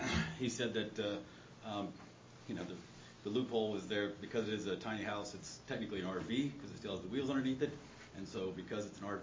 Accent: Fordland, Missouri, United States; I'm from Fordland area and I wanted to give my kids the outside, you know, adventure that I had

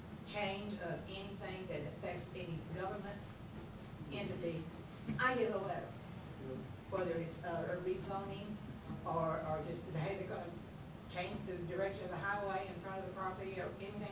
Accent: Mile Park, Arkansas, United States; from Mile Park, Arkansas.

